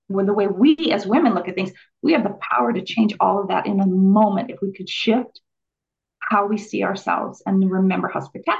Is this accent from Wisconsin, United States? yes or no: no; New Orleans, Louisiana, United States; I'm from New Orleans originally.